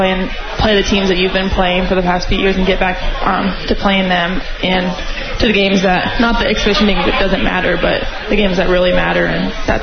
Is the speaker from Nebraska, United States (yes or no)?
yes; Omaha, Nebraska, United States; I'm from Omaha, so it's like 2 hours away